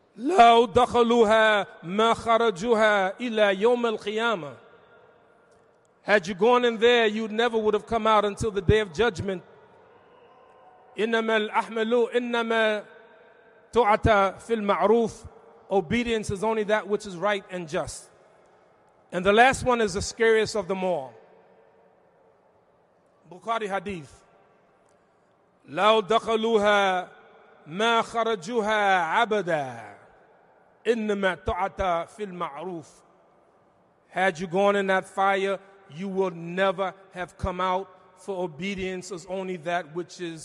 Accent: New York City, New York, United States; I said, imam, I noticed I'm from New York City.

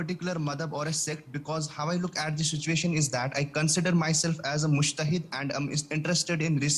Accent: Srinagar, Jammu and Kashmir, India; basically I'm from Srinagar. It's a place in Kashmir.

